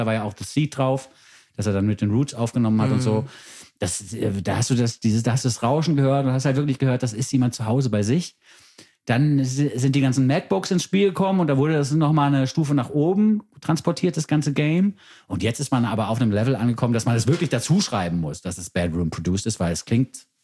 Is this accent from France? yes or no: no; Frankfurt, Hesse, Germany; born there; immer noch ein Platz in meinem Herzen, meine Geburtsstadt Frankfurt